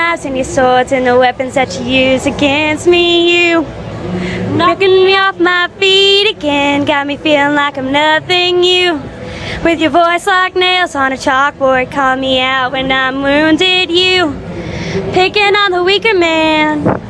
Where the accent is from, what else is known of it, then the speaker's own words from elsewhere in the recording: Blue Ridge, Georgia, United States; We're originally from Blue Ridge, Georgia.